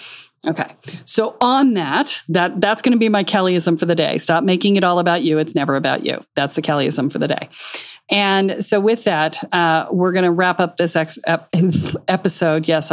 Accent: Boquete, Chiriquí, Panama; it's in Boquete de Panama. It's in my hometown.

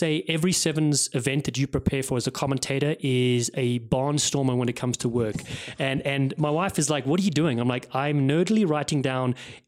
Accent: Cape Town, Western Cape, South Africa; now in United States; So I grew up in Cape Town, and South Africa, yeah, on the coast, lots of seafood, obviously a lot of meat dishes too.

